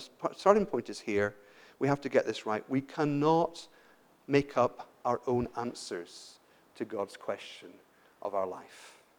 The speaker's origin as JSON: {"language": "English", "country": "Ireland", "tie": "born or raised there", "said": "I was brought up in Ireland. Ireland's a Catholic country."}